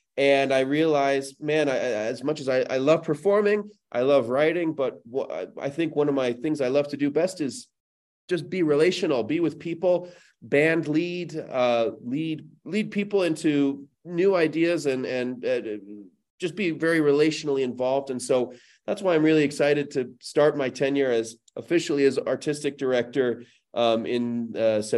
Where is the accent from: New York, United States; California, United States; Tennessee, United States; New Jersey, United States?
California, United States; But I was growing up in California, and my mom, neither of my parents are musicians.